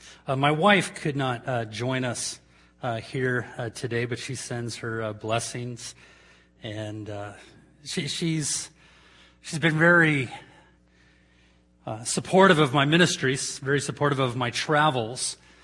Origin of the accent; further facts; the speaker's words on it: California, United States; We're from California, the home of fruits and nuts.